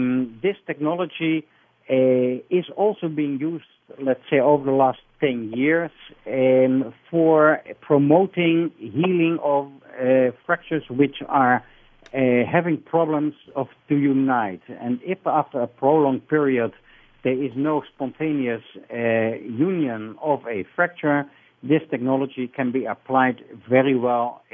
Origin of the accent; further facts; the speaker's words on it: Netherlands; moved away as an adult; now in Israel; And as I'm originating from Holland before I immigrated to Israel 20 years ago